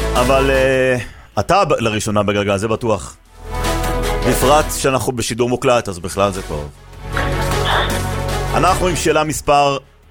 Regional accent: Jerusalem, Jerusalem District, Israel; now in Har Shmuel, Israel; היום, כן, אבל גדלתי בית וגן.

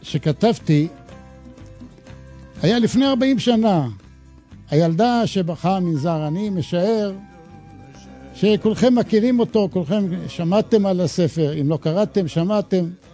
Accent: Jerusalem, Jerusalem District, Israel; אני נמצא בבני ברק, האולפן בבני ברק, אני ירושלמי, אבל עכשיו הגעתי לבני ברק.

